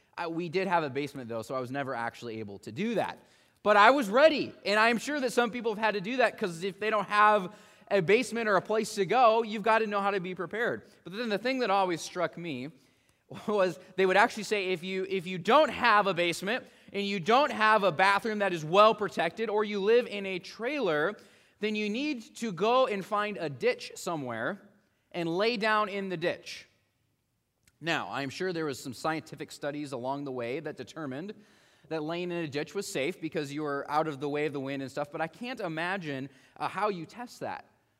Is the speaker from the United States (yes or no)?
yes; Midwest, United States; now in Tri-Cities, United States; it made me think back to my time growing up in the Midwest when we actually had storms. One of the blessings of living here in the Tri-Cities in Southeast Washington is that we really don't have storms.